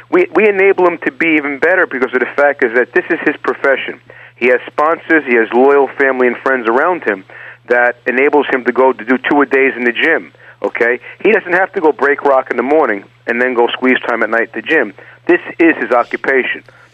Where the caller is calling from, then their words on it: Oyster Bay Cove, New York, United States; I'm calling from my office in Oyster Bay Cove, Long Island.